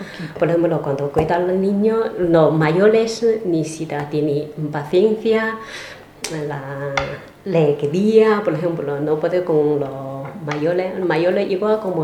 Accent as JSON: {"language": "Spanish", "country": "China", "second_language": "Spanish", "moved": "yes", "lives_now": "Spain", "said": "Soy de China."}